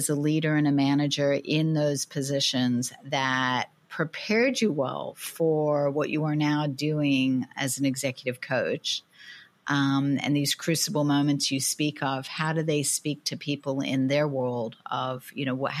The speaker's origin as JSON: {"language": "English", "country": "Australia", "said": "I come from Australia. I traveled the world. I lived in different countries and I was always the new person."}